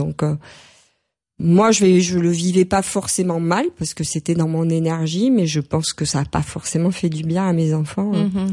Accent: Nouvelle-Aquitaine, France; je suis très, très attachée à la maison familiale dans laquelle mm-hmm. j'ai grandi dans les Landes.

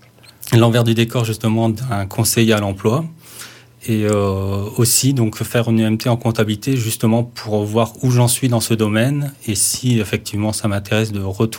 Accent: northern France, France; je suis arrivé dans la région il y a à peu près 2 ans. Je viens du nord de la France.

